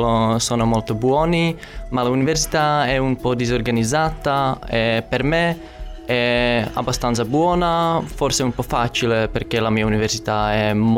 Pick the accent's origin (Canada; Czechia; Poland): Czechia; Italian is a second language; now in Cagliari, Italy; Dalla Repubblica Ceca, da una città come Cagliari.